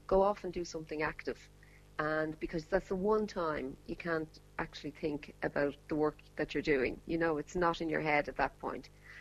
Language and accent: English; Dublin, Leinster, Ireland; But yeah, but I'm a city person. Like I like Dublin. I've lived here all my life